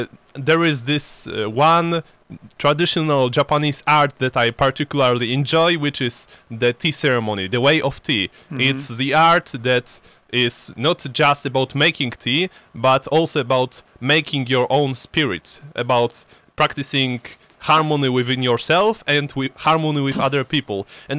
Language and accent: English; Poland; and I'm from Poland.